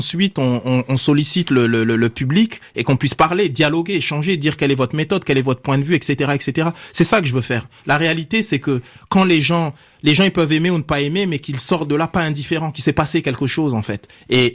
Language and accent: French; France; on est français, en fait.